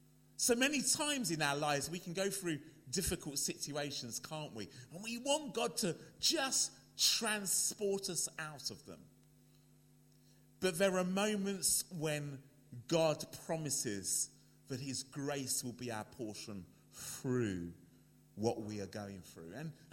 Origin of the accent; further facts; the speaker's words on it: London, United Kingdom; now in Birmingham, United Kingdom; And so you can hear from my accent, I am a Londoner, but I now live in Birmingham